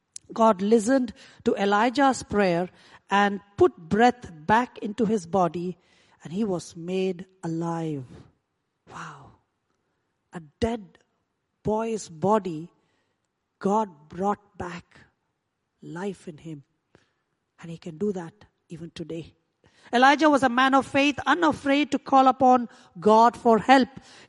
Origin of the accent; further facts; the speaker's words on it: India; I come from India. Anything that is free, we take it seriously.